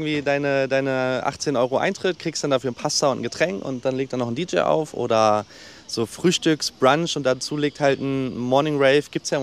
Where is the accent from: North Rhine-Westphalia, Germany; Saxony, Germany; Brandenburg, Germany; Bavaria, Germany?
Brandenburg, Germany; Potsdam; Und ich komme aus Potsdam, warum sollte ich das dann für Berlin machen?